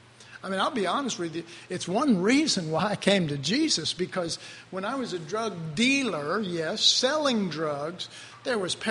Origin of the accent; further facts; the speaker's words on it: Dallas, Texas, United States; I mean, I grew up in Oak Cliff, folks. Oak Cliff is evil.